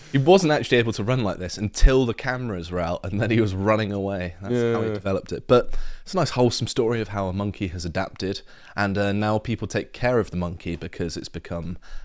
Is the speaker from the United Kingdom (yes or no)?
yes; England, United Kingdom; I know, I'm English.